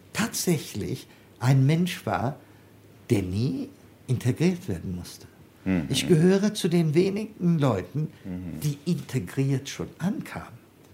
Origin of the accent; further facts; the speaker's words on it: Ethiopia; moved away as an adult; now in Germany; Meine Heimat ist Deutschland und Äthiopien ist mein Vaterland. Es sind diese zwei Kulturen, die mein Leben geprägt haben.